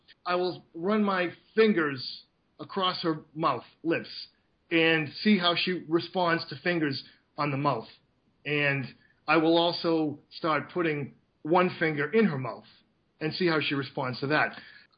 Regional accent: Boston, Massachusetts, United States; I grew up in a pretty vanilla household in Boston

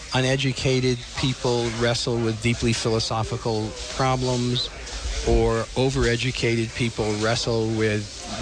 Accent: Boston, Massachusetts, United States; and I'm from Boston, and I originally, but I have a summer house up in Gloucester, Massachusetts.

